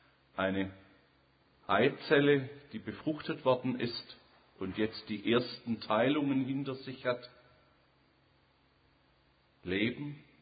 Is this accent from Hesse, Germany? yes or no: no; Holzgerlingen, Baden-Württemberg, Germany; now in Konstanz, Germany; Ich bin Schwabe. Bin im Großraum Stuttgart, so zwischen Stuttgart und Tübingen in Holzgerlingen aufgewachsen und wohne jetzt mit meiner Familie dort, wo andere Leute gerne Urlaub machen würden, in Konstanz am Bodensee.